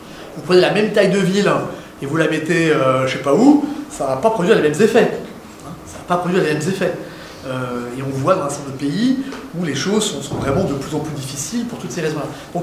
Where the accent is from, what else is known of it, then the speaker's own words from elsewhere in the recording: Saint-Brieuc, Brittany, France; moi, je viens de Saint-Brieuc, pas de problème, c'est important, Saint-Brieuc.